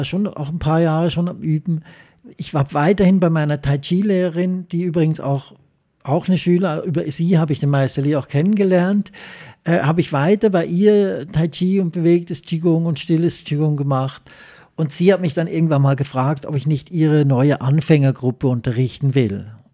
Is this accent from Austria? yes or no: no; Switzerland; das waren natürlich alles Sachen, die ich bei uns in der Schweiz oder auch in Deutschland so nicht hätte anwenden dürfen